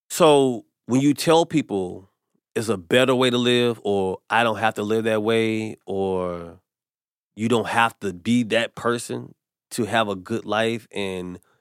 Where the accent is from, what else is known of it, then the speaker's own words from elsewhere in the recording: North Carolina, United States; I'm from North Carolina. We're in the Bible Belt.